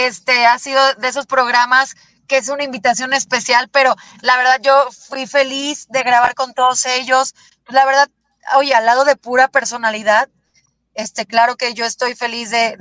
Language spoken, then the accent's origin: Spanish; Papantla, Veracruz, Mexico; Uy, a todo Papantla, a mi pueblo hermoso. Híjole, es que yo amo a mi pueblo, lo amo.